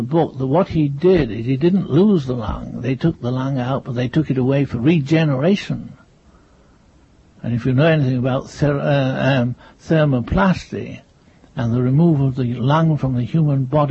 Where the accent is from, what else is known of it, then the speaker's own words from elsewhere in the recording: North West England, United Kingdom; born there; I was born near Manchester.